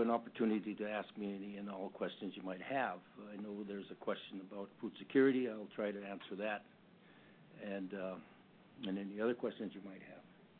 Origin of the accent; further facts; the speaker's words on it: Barrow, Alaska, United States; I'm from Barrow. I'm the president of ICC Alaska.